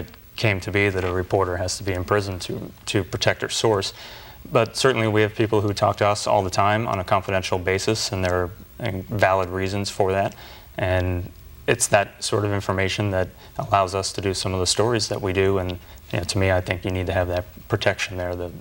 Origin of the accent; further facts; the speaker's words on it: New York, United States; For me, I grew up in New York and always grew up around the great newspaper environment there.